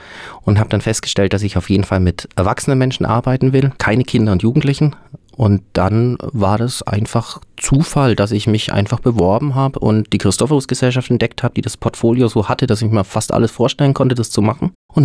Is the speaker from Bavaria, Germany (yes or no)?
yes; Bavaria, Germany; born there; now in Würzburg, Germany; Gebürtig bin ich aus der Nähe von Augsburg und bin aber jetzt seit über 20 Jahren hier in Würzburg und im Umkreis, wo ich jetzt lebe.